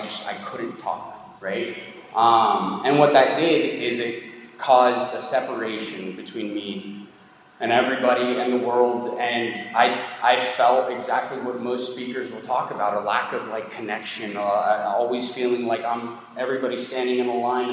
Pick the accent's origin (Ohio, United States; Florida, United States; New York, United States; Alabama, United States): Florida, United States; Miami; I'm from Miami, by the way. That's not just where I'm sober now. That's like where I was raised as well.